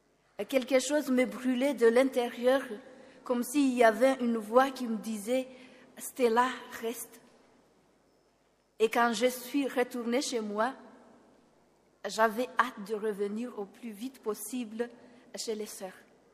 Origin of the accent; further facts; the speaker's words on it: Madagascar; j'ai 30 ans. Et je suis malgache